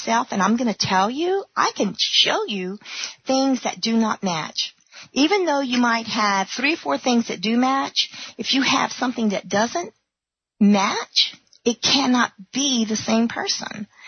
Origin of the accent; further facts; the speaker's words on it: Louisiana, United States; I was from Louisiana, and so I went to her.